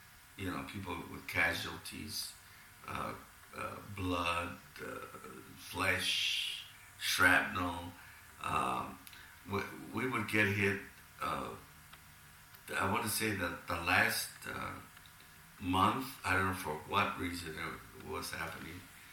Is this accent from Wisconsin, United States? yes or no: yes; Milwaukee, Wisconsin, United States; And there was guys that were from California, from El Paso, Texas, from San Antonio, you know, and I was from Milwaukee.